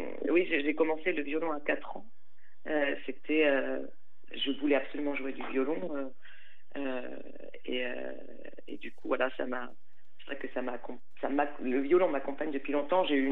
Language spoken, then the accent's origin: French; German-speaking Switzerland, Switzerland; Moi, j'ai grandi en Suisse alémanique.